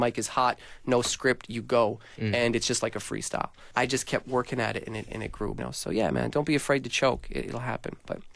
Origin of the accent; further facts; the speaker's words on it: Saskatoon, Saskatchewan, Canada; Even in Canada, I came from Saskatoon. Like, we had one black person in the entire school.